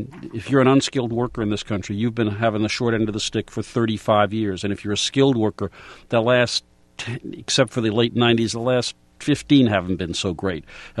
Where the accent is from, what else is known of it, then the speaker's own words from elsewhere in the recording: New York, United States; I'm a New Yorker. I can't do farm analogies.